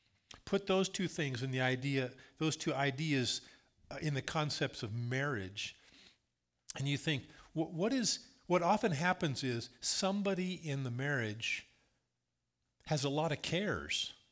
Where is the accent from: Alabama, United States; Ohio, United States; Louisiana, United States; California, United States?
California, United States; Placerville; She grew up in Diamond Springs. I grew up in Placerville.